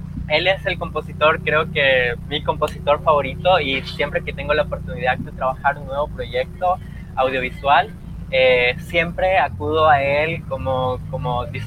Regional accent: Manabí, Ecuador; Bueno, como dijiste, soy de Manabí, soy de la costa de Ecuador.

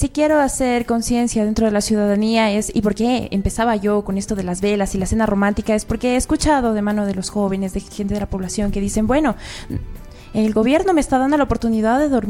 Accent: Ecuador; hay muchas cosas de trasfondo que nos afecta a todo y nos perjudica como ecuatorianos.

